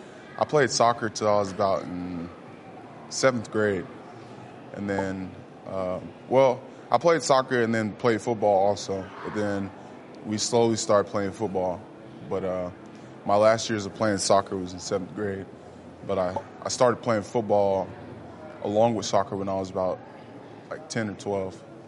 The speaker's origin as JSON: {"language": "English", "region": "Texas", "country": "United States", "said": "I'm going to say I'm from Texas, so you can all imagine where I thought I was going to go."}